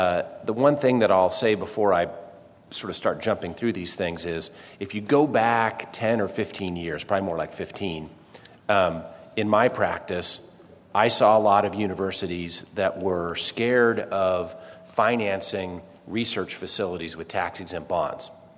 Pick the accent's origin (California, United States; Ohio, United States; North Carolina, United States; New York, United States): California, United States; But you know, I'm from California. I helped write the stem cell initiative that went into play there